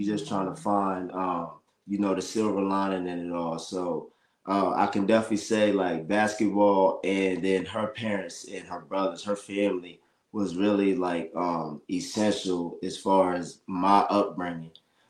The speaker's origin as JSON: {"language": "English", "town": "Seaford", "region": "Delaware", "country": "United States", "said": "we're from Seaford, Delaware. Mm-hmm. It's a very small, tight-knit community."}